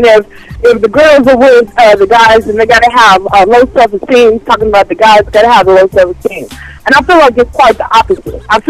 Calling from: Nashville, Tennessee, United States; I'm calling from Nashville.

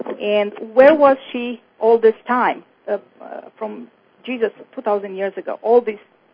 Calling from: New York, United States; I'm calling from New York, and I have a few things to say and one big request

